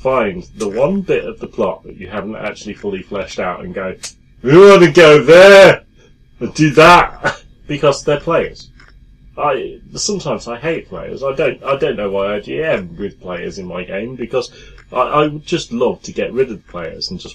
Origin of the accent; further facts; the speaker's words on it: United Kingdom; Well, we are British. We are good at it. We've practiced it for centuries.